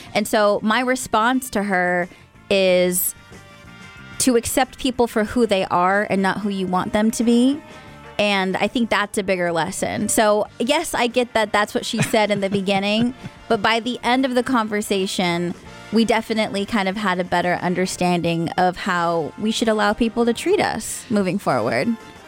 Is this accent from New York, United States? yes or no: no; California, United States; I am actually from California, and all my family is on the West Coast.